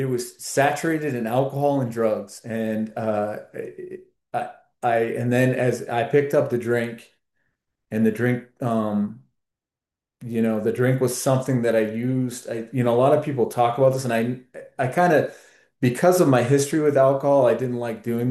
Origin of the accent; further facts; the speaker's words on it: Vermont, United States; I grew up in Vermont. I mean, I kind of traveled around, but I grew up in Vermont